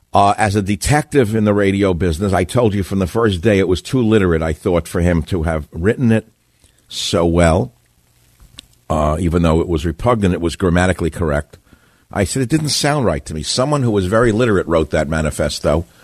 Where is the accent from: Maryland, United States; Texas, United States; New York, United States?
New York, United States; accent: New York; I said it too fast. I'm speaking New Yorkese again.